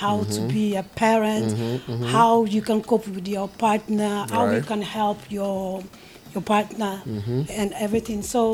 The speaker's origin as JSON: {"language": "English", "country": "Guinea-Bissau", "second_language": "English", "moved": "as an adult", "lives_now": "Manchester, United Kingdom", "said": "I'm from Guinea-Bissau, country that speak Portuguese in West Africa. I live in Manchester like for almost 13 years now."}